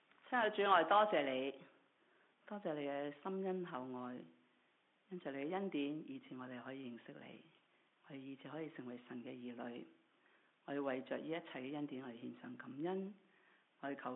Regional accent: China; 咁咧我哋中国人你睇呢个嘅红呢啲嘅春联亦都系好相似嘅吓

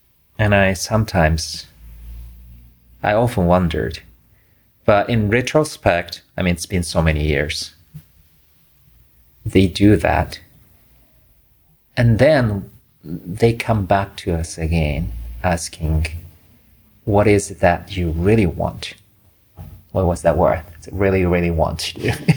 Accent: Japan; now in United States; I mean, I come from Japan, so when I came to the States

